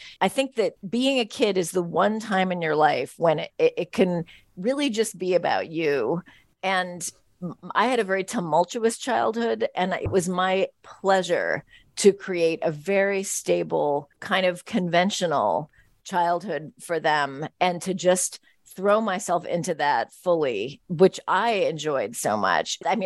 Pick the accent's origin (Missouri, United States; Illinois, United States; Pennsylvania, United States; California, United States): California, United States; San Francisco; growing up in San Francisco in the 70s, I saw a lot of parents who wanted to get rid of that barrier.